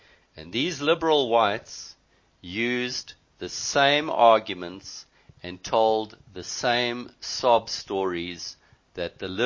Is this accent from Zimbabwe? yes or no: yes; Zimbabwe; I am a Rhodesian. I was born in Rhodesia. I am a white male living in Africa. My family went to Rhodesia in 1947. They were Boers from South Africa.